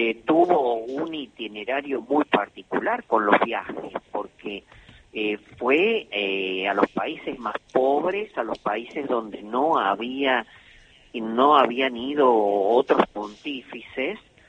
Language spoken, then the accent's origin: Spanish; Córdoba, Argentina; aunque yo soy cordobés, ¿no?